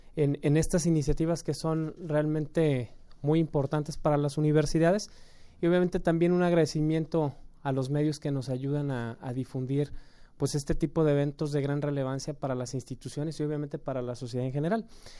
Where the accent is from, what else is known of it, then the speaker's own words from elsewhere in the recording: Mexico; para México pues es un derecho de como mexicano, pues es fundamental